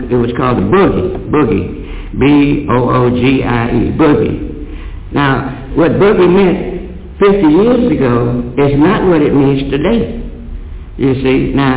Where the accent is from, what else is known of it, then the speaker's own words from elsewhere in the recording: United States; first language English; I don't speak Arabic. I'm from America and my language is English.